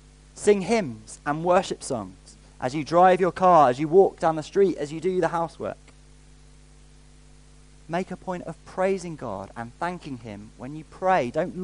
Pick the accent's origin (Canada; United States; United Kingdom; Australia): United Kingdom; England; As English people, we're quite good at playing the game.